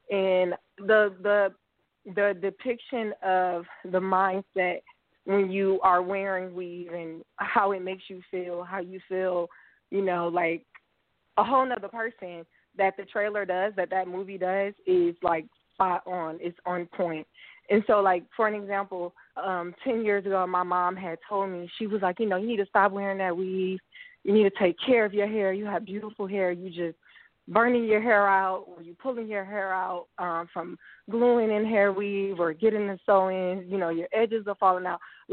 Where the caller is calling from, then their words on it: Atlanta, Georgia, United States; I'm 30 and I'm calling from Atlanta.